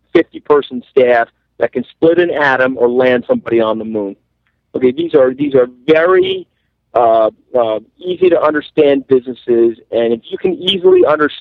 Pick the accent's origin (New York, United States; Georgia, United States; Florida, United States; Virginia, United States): New York, United States; Long Island; There's some fun stories in there about growing up on Long Island and working at my uncle's motorcycle shop.